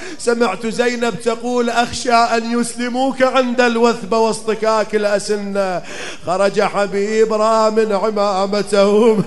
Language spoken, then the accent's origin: Arabic; Iraq; يسموها عندنا بالعراق الدائرة